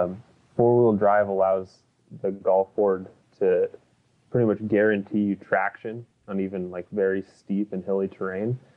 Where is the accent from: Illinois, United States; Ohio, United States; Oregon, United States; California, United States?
California, United States; we grew up in Northern California too